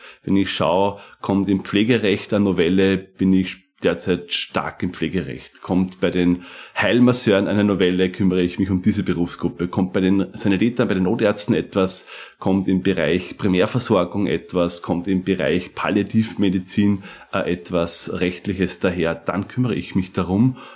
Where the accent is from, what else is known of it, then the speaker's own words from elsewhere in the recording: Weistrach, Lower Austria, Austria; also born or lived in Steyr; now in Vienna, Austria; Ich bin in Steyr geboren, komme aus dem Mostviertel, ein Grenzgänger und bin eigentlich aus dem Bezirk Amstetten, aus Weistrach, wohne aber schon seit über 10 Jahren in Wien und bin in Steyr geboren